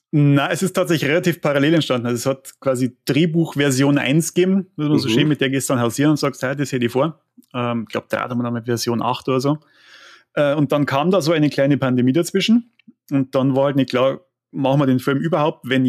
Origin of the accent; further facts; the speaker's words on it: Beratzhausen, Bavaria, Germany; ich bin in Beratzhausen aufgewachsen, Landkreis Ringsburg, wenn es die meisten nicht kennen.